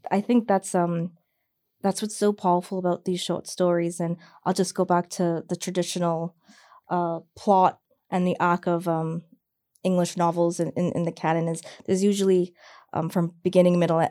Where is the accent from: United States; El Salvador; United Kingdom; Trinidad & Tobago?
Trinidad & Tobago; they resonate with me very much as an Indian Trinidadian mm-hmm. woman.